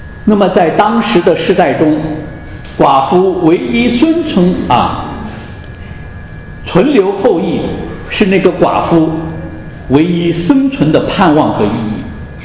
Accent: China; 就像我们中国人讲的这个绝后了，没有后代留下来。

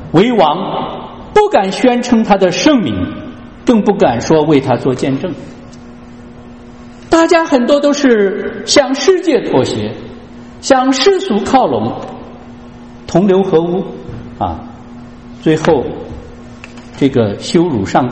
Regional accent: China; 我们都来自中国

